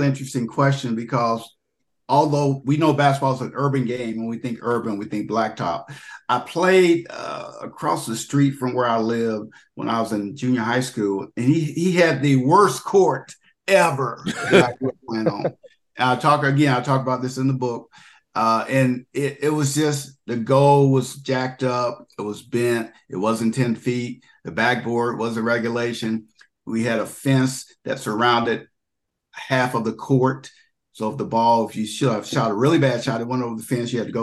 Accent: Little Rock, Arkansas, United States; I grew up in Little Rock. I lived in three different parts of Little Rock, which was intriguing, which meant you had three sets of friends.

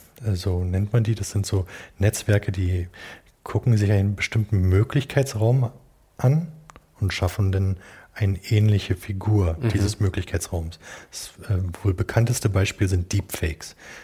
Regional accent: Berlin, Germany; Und ich komme hier aus dem Norden von Berlin, Ostdeutschland.

